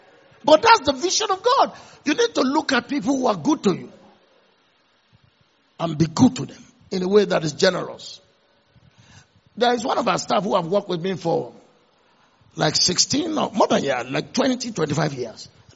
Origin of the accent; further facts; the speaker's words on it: Offa, Kwara, Nigeria; She grew up in England. I grew up in Offa.